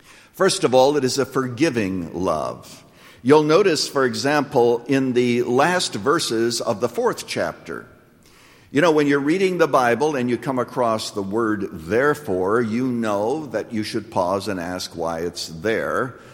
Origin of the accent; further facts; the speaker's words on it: Canada; when I was a boy growing up in Canada, I went to school, first of all, in the summer with a horse and buggy, and then in the winter with a sleigh and with a horse.